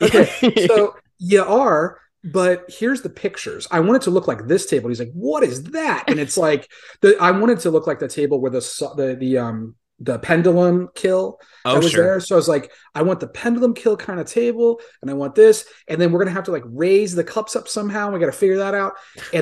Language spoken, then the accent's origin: English; Philippines; and I'm Filipino and it gets diverse, like everything.